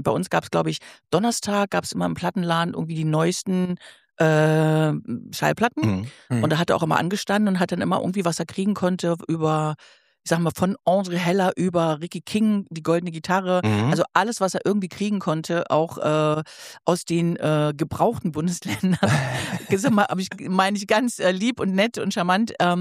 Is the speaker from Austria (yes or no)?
no; Stendal, Saxony-Anhalt, Germany; moved away as an adult; Ich bin in Stendal geboren. Mhm. Also Stendal bei Magdeburg, früher noch Kreis Stendal, Bezirk Magdeburg. Und da habe ich auch 18 Jahre lang gelebt, bis ich dann zum Studium nach Weimar gegangen bin.